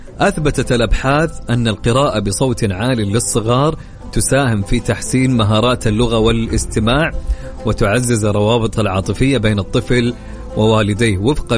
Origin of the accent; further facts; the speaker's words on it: Saudi Arabia; حاليا، ما اتوقع نزل عندنا في السعوديه باقي الى الان.